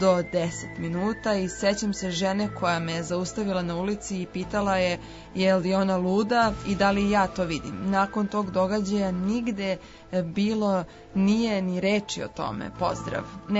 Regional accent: Čačak, Central Serbia, Serbia; Iz Čačka sam

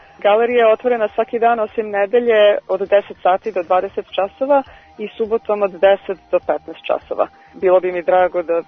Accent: Belgrade, City of Belgrade, Serbia; now in New York, United States; rođena sam u Beogradu i ovdje sam odrasla

